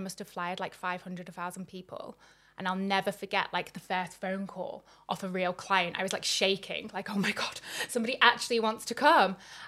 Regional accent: Southport, North West England, United Kingdom; I did it in a small town, which is where I'm from, so I didn't stay there very long.

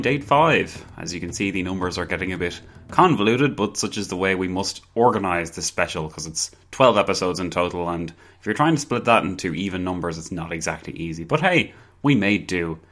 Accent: Ireland; hey, come on, I'm Irish

